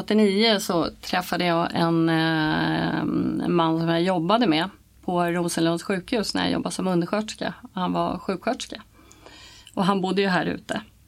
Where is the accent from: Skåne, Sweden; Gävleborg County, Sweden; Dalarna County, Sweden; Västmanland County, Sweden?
Skåne, Sweden; Arlöv; also born or lived in Stockholm; Jag växte upp, ja, 2 år bodde jag i Stockholm och sen så flyttade mina föräldrar ner till Malmö. Så då bodde vi i Arlöv till jag fyllde 7.